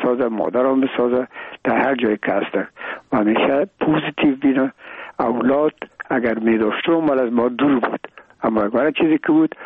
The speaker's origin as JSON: {"language": "Persian", "country": "Afghanistan", "said": "ما افغان هستیم"}